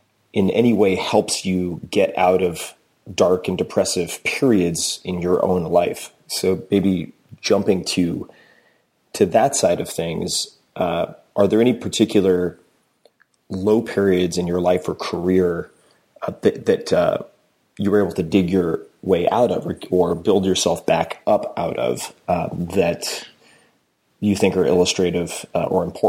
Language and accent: English; New York, United States; Yeah, I'm from Long Island. F-bombs are fun.